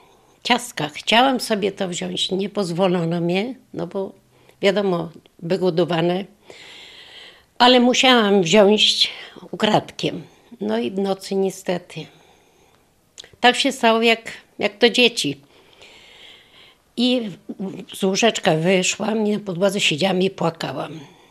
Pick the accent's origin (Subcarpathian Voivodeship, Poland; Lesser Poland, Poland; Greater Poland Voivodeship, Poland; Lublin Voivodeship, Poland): Lublin Voivodeship, Poland; Zwojce; jestem ze Zwojca. Byłam wywieziona, wagonamiśmy wywożone byli i do Siedlec dojechaliśmy